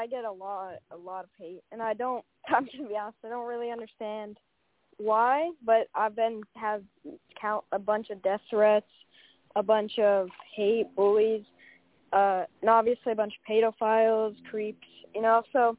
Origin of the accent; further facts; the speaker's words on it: North Carolina, United States; I'm from North Carolina, USA.